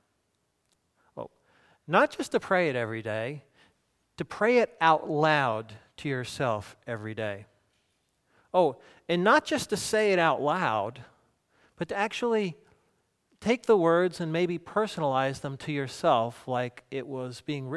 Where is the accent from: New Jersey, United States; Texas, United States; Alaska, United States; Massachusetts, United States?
New Jersey, United States; As a boy, I grew up on Barnegat Bay in New Jersey.